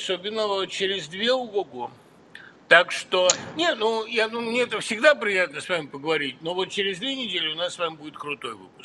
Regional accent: Russia; moved away as an adult; ну ведь я уехал из России, потому что мне в России стало негде работать, не на что стало жить.

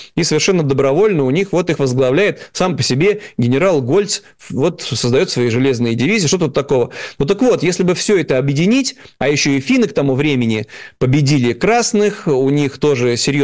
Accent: Saint Petersburg, Russia; Ну, вот для нас это особенно актуально, как для уроженцев Ленинграда, Санкт-Петербурга

